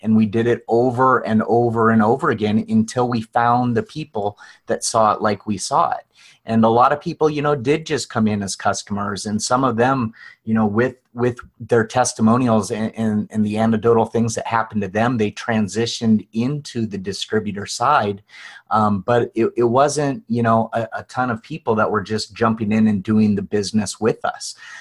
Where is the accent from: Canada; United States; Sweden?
United States; Wyoming; also born or lived in Chicago, United States / Milwaukee, United States; we did not grow up in South Dakota. We grew up in Wyoming. We lived in, Chicago and then Milwaukee after I was done with graduate school.